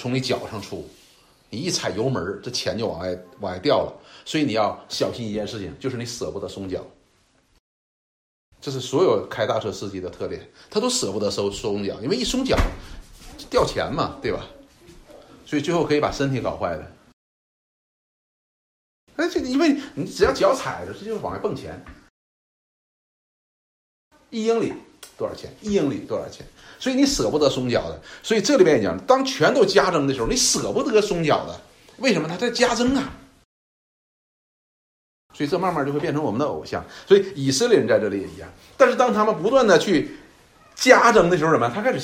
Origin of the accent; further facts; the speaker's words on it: China; 我们中国人有一句话